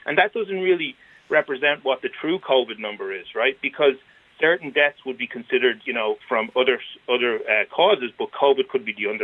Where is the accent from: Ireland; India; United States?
Ireland; Dublin, Leinster; I'm originally from Dublin